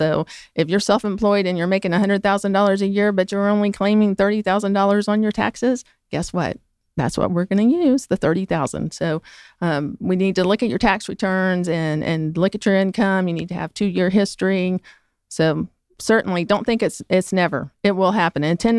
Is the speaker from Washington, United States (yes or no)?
no; Atlanta, Georgia, United States; Well, I grew up here in Atlanta, so I'm very familiar with the area